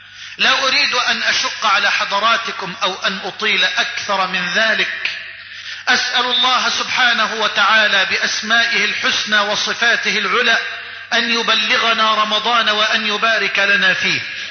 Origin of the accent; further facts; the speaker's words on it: Egypt; اللهم اجعل بلدنا مصر واحة للأمن والأمان